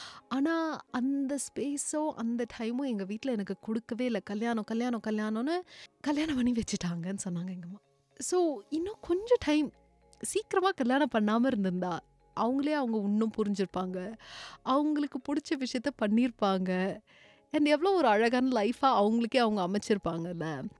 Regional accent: United States; நான் பிறந்து வளர்ந்ததுலாம் யூஎஸில் தான், பிகாஸ் எங்கள் அம்மா had an arrange marriage in India and இங்கே மூவ் பண்ணிட்டதுனால எங்கள் அப்பா கூட.

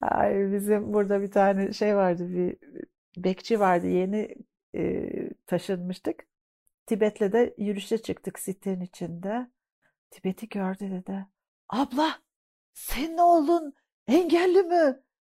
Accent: Sweden; ben İsveç'te doğdum, büyüdüm.

